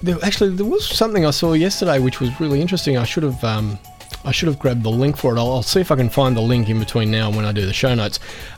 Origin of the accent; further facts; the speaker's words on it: Australia; as an Australian citizen, I have to buy it through adobe.com.au. I can't go to the American store.